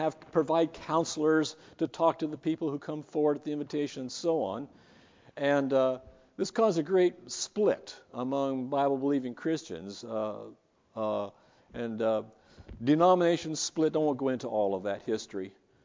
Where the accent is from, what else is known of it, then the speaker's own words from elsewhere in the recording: Farmington, New Mexico, United States; I was living in Farmington, New Mexico, my hometown, when the Baptist Association brought Franklin Graham to hold a crusade in San Juan County, New Mexico.